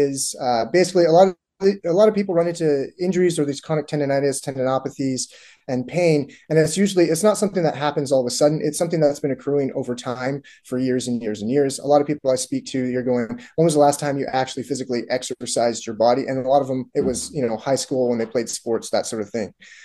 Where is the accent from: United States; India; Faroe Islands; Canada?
Canada; I grew up playing sports. I'm from Canada originally, so my sport was hockey.